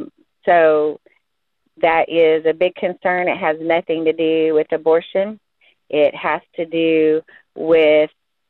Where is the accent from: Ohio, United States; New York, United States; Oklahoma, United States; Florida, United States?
Oklahoma, United States; Norman; I'm from Norman, Oklahoma, and they have closed the Planned Parenthoods here in Oklahoma.